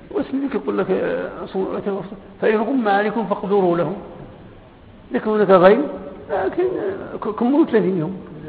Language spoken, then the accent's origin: Arabic; Morocco; كما كيوقع عندنا في المغرب عادة